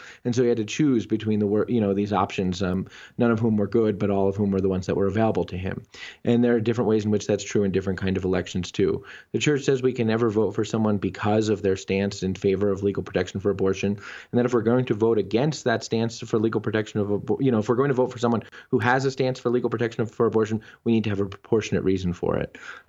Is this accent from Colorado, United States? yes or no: yes; Denver, Colorado, United States; and I'm from Denver too, so good to talk to a neighbor, I suppose.